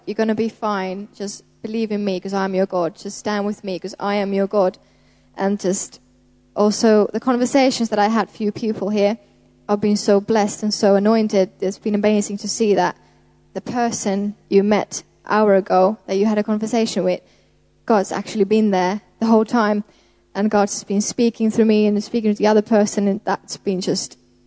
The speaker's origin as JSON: {"language": "English", "country": "Finland", "said": "from Finland."}